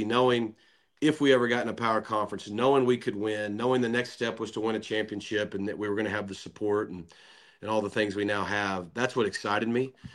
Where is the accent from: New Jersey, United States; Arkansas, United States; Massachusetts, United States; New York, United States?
Arkansas, United States; now in Dallas, United States; I mean, I'm from Arkansas, 5-6 hours away. So Dallas is a good fit for us.